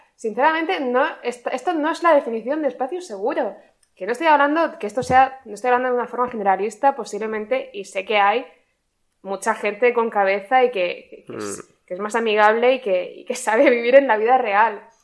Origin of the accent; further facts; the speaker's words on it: Cartagena, Region of Murcia, Spain; Yo soy de Cartagena.